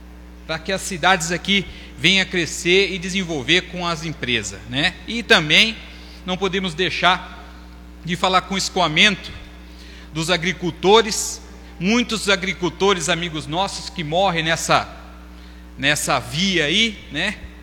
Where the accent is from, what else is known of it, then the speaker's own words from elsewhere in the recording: Ibiúna, São Paulo, Brazil; Eu sou de Biúna, mas tenho propriedade aqui em Piedade, né?